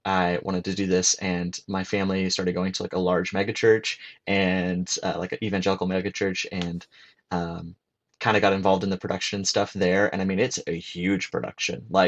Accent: Phoenix, Arizona, United States; also born or lived in Denver; now in Kansas City, United States; So I grew up in like the Phoenix area and then Denver before that. So more like West Coast kid and then this way.

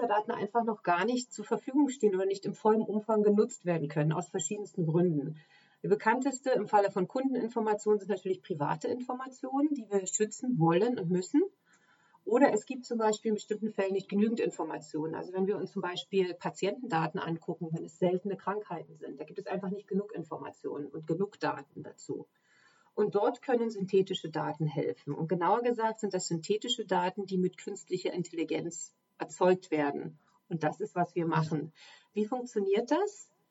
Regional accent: Germany; moved away; Ich bin ursprünglich aus Deutschland, habe dort meine Karriere angefangen

